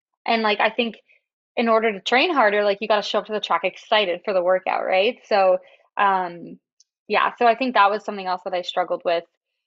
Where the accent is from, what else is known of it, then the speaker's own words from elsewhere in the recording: Toronto, Ontario, Canada; I am lucky that I'm from Toronto because it is like a very big city with a lot going on.